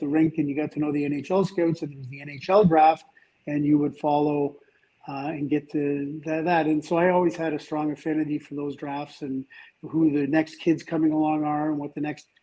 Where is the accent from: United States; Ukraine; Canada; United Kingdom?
Canada; Scarborough, Ontario; So I grew up in Scarborough and, you know, loved to play hockey.